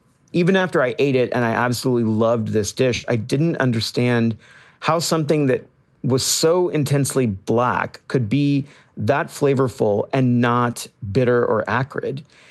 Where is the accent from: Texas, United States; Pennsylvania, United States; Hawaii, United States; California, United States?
Texas, United States; Chicken and dumplings are something that I grew up with in Texas that my mom made.